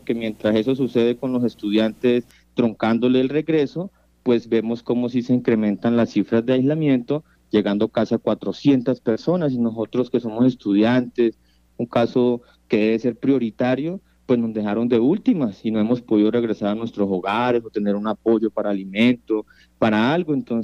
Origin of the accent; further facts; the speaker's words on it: Guaviare, Colombia; moved away as an adult; now in Bogotá, Colombia; Pues nosotros salimos del departamento del Guaviare fue a cumplir nuestros sueños